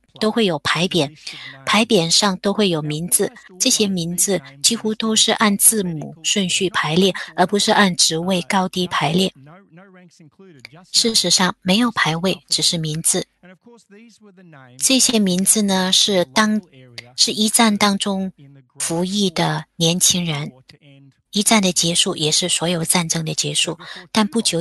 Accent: New South Wales, Australia; 我在新州乡下成长的时候，并不熟悉这些东西。

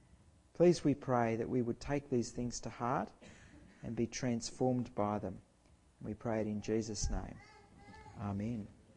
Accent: Australia; My nationality. I am an Australian.

